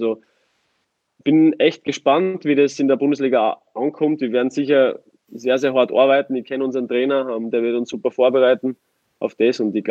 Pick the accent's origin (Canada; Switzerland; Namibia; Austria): Austria; Styria; now in Bielefeld, Germany; Es ist vergleichbar mit Graz in meiner Heimat.